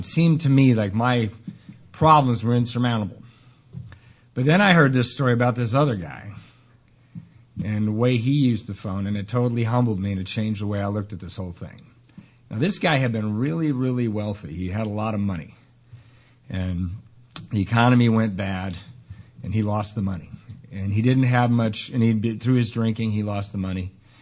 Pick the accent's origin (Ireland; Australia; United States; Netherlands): Ireland; And I'm Irish. I'm prone to exaggeration.